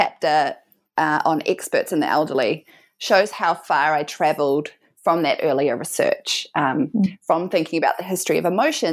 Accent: New Zealand; now in Melbourne, Australia; I'm from New Zealand. So I studied at the University of Auckland first

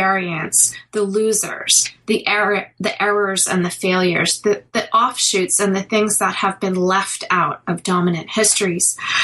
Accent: Toronto, Ontario, Canada; When I was a kid, I grew up in Toronto

